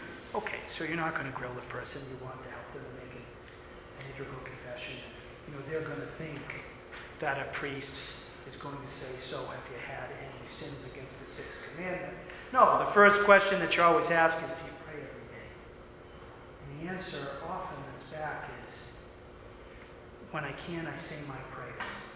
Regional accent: New England, United States; And I grew up in New England. We speak really fast up there.

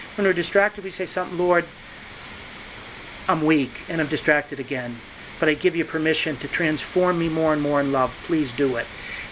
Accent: New England, United States; accent: New England; If I've spoken too fast with my New England accent

